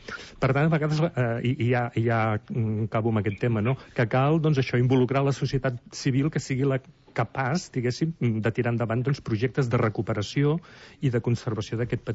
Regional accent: El Vendrell, Catalonia, Spain; Jo que sóc del Vendrell

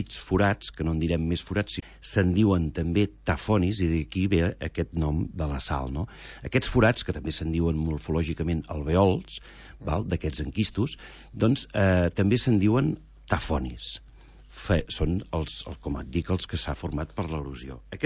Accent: Girona, Catalonia, Spain; Jo sóc gironí i, bueno, he tingut la sort que tota la vida he anat a Llançà, ja els avis hi tenien casa

